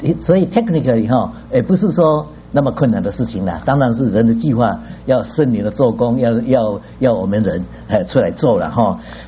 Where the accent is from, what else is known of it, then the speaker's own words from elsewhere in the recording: Taiwan; now in United States; 我们是从台湾来的，我们总会觉得我们可能在美国